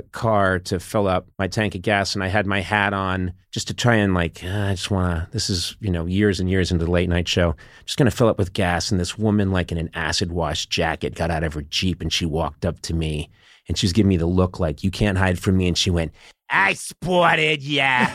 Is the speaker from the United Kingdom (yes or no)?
no; Brookline, Massachusetts, United States; Yeah, I'm from Massachusetts, from Brookline, right outside Boston.